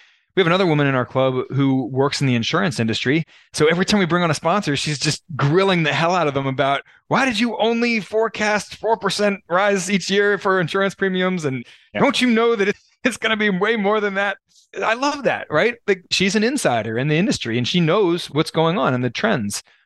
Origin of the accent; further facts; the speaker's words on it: Baltimore, Maryland, United States; moved away as an adult; also born or lived in Abu Dhabi / Brasilia; now in Peru; Yeah, they were in Baltimore, which is my hometown. It's where I grew up. So we've moved around the world a little bit since then. So we spent 4 years in Abu Dhabi, 4 years in Brasilia. We just moved to Peru last June.